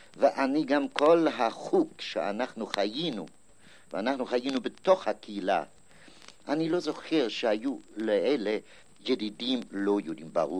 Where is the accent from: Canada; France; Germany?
Germany; Hamburg; אני בא מהקהילה המבורג.